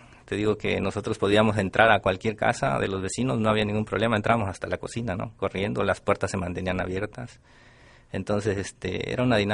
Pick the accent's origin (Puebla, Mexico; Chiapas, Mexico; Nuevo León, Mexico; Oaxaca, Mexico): Chiapas, Mexico; Plan de Ayala; yo soy originario de un ejido que se llama Plan de Ayala. Es municipio de acá de Tuxtla Gutiérrez. Está rumbo al municipio de Riozábal, en la orilla de la ciudad.